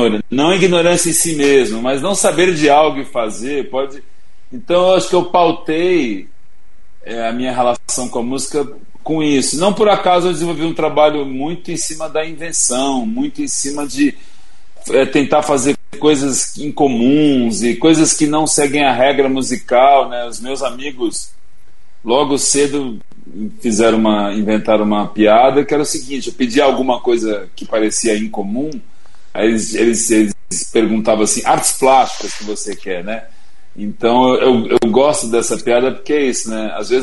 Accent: São Paulo, Brazil; Eu sou paulistano, né? Nascido na capital, filho de um baiano e uma mineira.

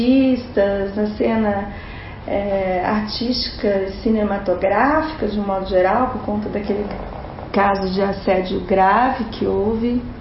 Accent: Belo Horizonte, Minas Gerais, Brazil; moved away as an adult; now in São Paulo, Brazil; Eu sou de Belo Horizonte, vim pra cá em 2002, final de 2001, início de 2002, eu comecei minha mudança para cá, eu tinha acabado a graduação em psicologia.

